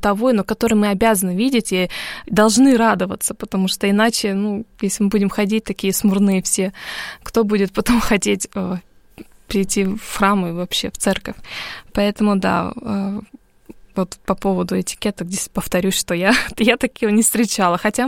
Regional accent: California, United States; accent: Californian; first language English; Russian is a second language; хотя у меня, конечно, не британский акцент, я могу его сделать, но у меня калифорнийский такой акцент, американский

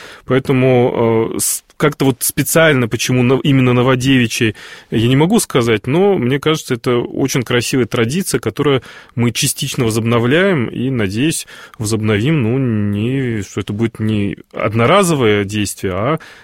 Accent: Moscow, Russia; Все мы, москвичи, как правило, каждое воскресенье, или не каждое воскресенье, пореже

